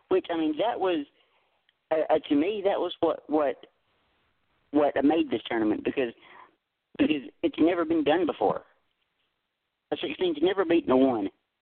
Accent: Tennessee, United States; and I know I'm from Tennessee, but Tennessee completely sucked at basketball.

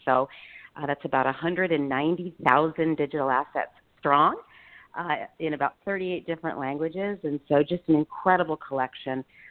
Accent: Richboro, Pennsylvania, United States; I grew up in Richboro.

